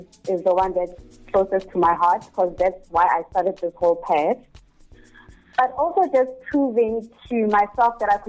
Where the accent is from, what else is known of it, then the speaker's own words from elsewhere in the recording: Mbalenhle, Mpumalanga, South Africa; now in Pretoria, South Africa; Is just a name from that they started using in Pretoria when I moved here to study. But I'm from Imbalenhle, Extension 4. Mm-hmm. I was born and raised there.